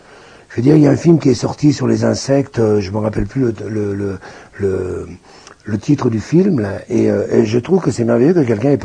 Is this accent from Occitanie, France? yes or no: no; Bron, Auvergne-Rhône-Alpes, France; moi, j'ai grandi à Bron, justement, à l'UC7